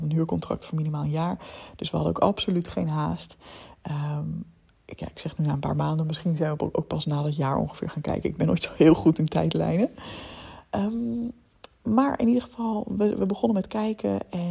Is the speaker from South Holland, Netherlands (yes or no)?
yes; Leiden, South Holland, Netherlands; also born or lived in Woerden; want ik kwam dus zelf uit Leiden. Alweer dus uit Woerden.